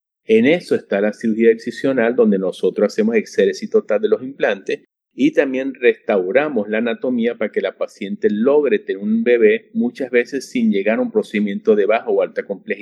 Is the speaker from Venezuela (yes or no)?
yes; Venezuela; soy de Venezuela, me encuentro en la soleada ciudad de Maracaibo.